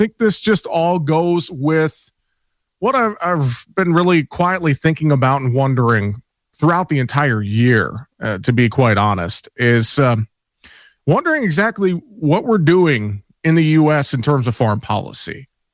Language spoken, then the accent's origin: English; Iowa, United States; water quality efforts in the state of Iowa. So important, and it's good to see that continuing across my home state.